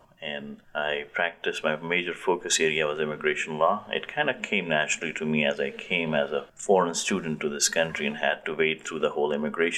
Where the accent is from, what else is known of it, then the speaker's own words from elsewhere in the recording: India; moved away as an adult; now in United States; I was born in India and was raised in India till I was 24 years old.